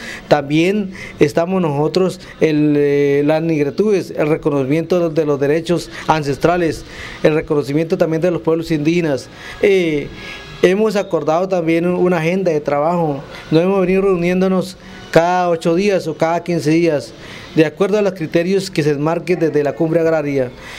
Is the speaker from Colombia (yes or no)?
yes; Arauca, Colombia; soy de Arauca, Escatidar, miembro de la Cumbre Agraria por parte de la Organización Nacional Indígena de Colombia.